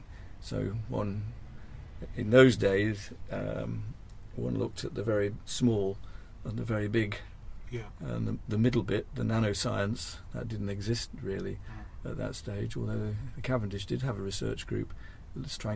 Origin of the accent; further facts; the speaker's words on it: March, East of England, United Kingdom; In a town called March, spelt the same as the month, in North Cambridgeshire.